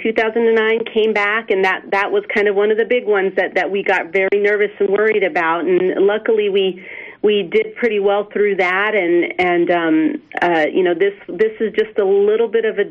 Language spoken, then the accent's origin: English; Las Cruces, New Mexico, United States; So I say I'm from Las Cruces. I moved here in high school, and I'm a Mayfield alum, and I'm also an Aggie, diehard Aggie as well, and pretty much stayed in New Mexico